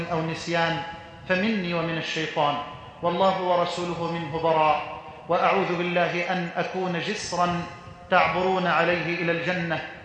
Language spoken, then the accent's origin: Arabic; Egypt; أن تجعل بلدنا مصر واحةً للأمن والأمان